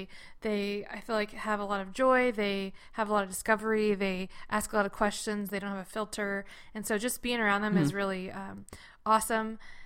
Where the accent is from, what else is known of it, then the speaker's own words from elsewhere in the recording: Puyallup, Washington, United States; I didn't grow up in Seattle. I grew up in Puyallup, and I taught in Tacoma.